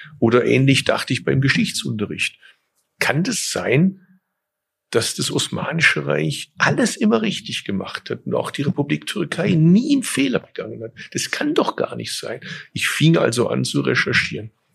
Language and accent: German; Bad Urach, Baden-Württemberg, Germany; mein deutscher Wortschatz ist einfach deutlich besser wie mein türkischer Wortschatz. Ich bin ja in Deutschland geboren, aufgewachsen. Ich hatte zwar nachmittags türkische Schule, das war der sogenannte Konsulatsunterricht in meiner Heimatstadt Bad Urach